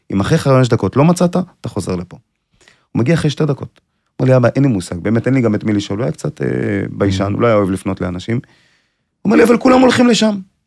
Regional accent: Jerusalem, Jerusalem District, Israel; אני ילד ירושלמי

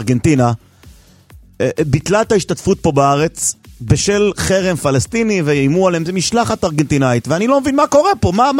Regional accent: Netherlands; Hebrew is a second language; אבל לפחות אף פעם משלחות הולנדיות לא מבטלות, אני הולנדי.

